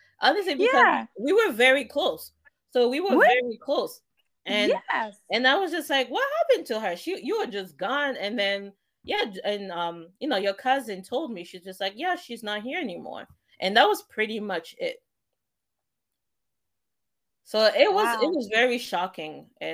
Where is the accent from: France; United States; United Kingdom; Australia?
France; I was born and raised in France, but when people see me, they don't see a French person.